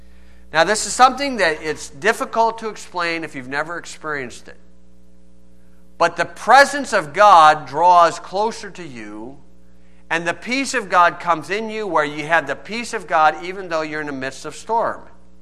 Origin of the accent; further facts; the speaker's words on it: Rensselaer, United States; I said, ah, we're just a bunch of nuts from up in Rensselaer.